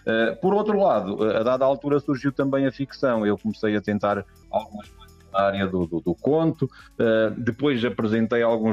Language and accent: Portuguese; Abrantes, Centro, Portugal; quando acabei por vir aqui para Abrantes, para a minha terra